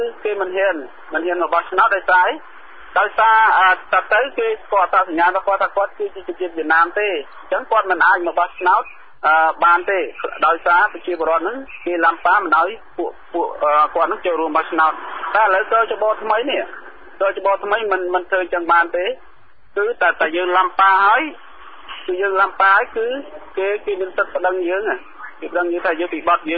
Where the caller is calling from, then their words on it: Phnom Penh, Cambodia; បាទខ្ញុំមកពីភ្នំពេញមកសរមបាទ